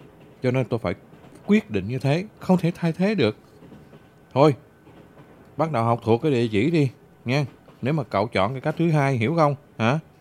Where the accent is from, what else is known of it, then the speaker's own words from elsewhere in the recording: Phù Cát, Bình Định, Vietnam; Rồi Phù Cát lại là quê hương của tôi